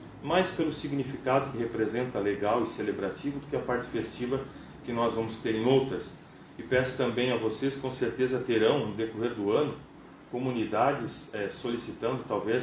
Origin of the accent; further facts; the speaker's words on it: Caçapava, São Paulo, Brazil; fui à minha terra de Caçapava